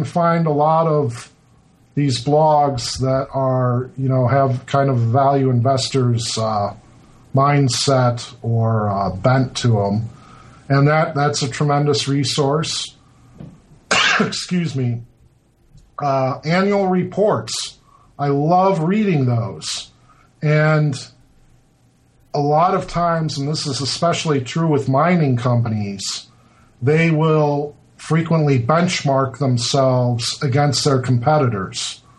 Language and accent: English; Detroit, Michigan, United States; also born or lived in Houston; And I am originally from Detroit, and I live in the Detroit area now.